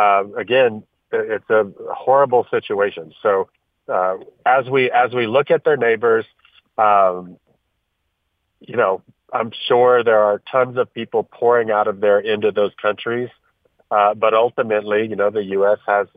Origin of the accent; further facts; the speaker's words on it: Texas, United States; So I'm a Texan. You're a Texan.